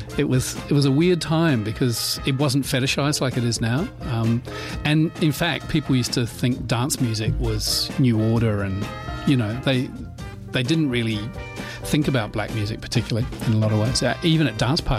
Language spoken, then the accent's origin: English; New Zealand; moved away; I came from New Zealand